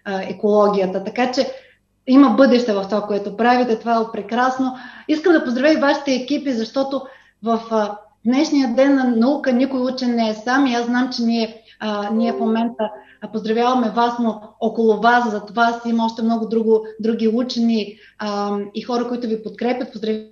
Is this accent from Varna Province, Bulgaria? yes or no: yes; Varna, Varna Province, Bulgaria; И между другото, аз съм от Варна